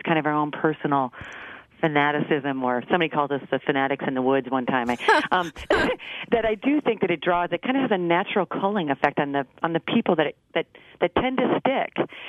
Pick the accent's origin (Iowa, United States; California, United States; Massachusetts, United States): Iowa, United States; I'm from Iowa. I know nowhere.